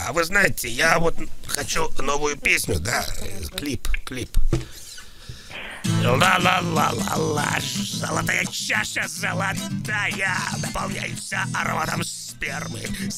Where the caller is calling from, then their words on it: Moscow, Russia; Я из Москвы вам звоню вообще-то.